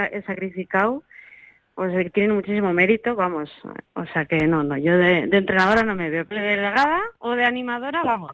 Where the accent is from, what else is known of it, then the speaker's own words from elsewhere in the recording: Lekeitio, Basque Country, Spain; ¿Saca trainera en mi pueblo, en Lekeitio, y yo no voy a estar?